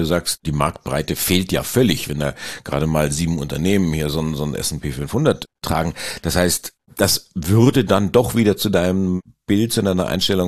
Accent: Bavaria, Germany; Das sage ich jetzt als Bayer und als Vater zweier schulpflichtiger Kinder dort.

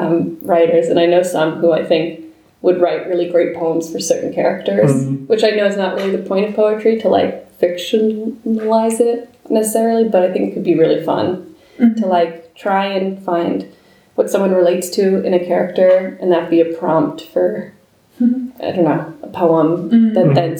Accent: New Jersey, United States; So then I went back to New York. I'm from New Jersey. So I kind of went back home

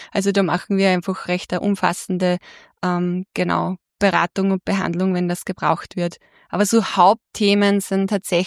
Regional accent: Lassberg, Upper Austria, Austria; Ja, hallo, also … ich bin aus Lassberg, aus dem schönen Oberösterreich

